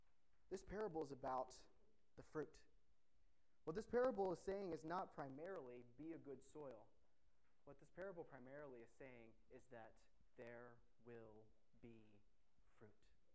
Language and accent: English; Texas, United States; now in New York, United States; My wife and I hail originally from Texas, so if there's any accent, I pray that you would forgive me and bear with it.